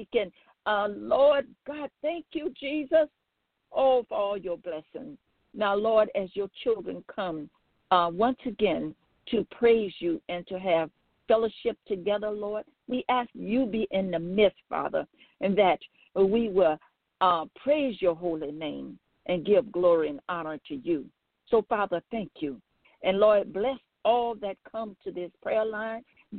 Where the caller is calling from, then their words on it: Baton Rouge, Louisiana, United States; I'm calling from Baton Rouge, Louisiana.